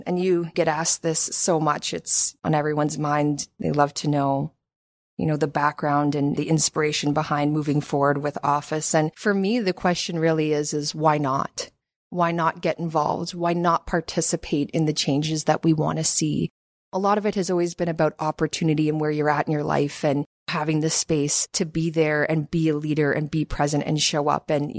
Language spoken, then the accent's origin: English; Hamilton, Ontario, Canada; Born and raised in Hamilton, lived here for 36 years. Ward 2 and Ward 3 have been my home. I have built my businesses here. I went to Cathedral High School.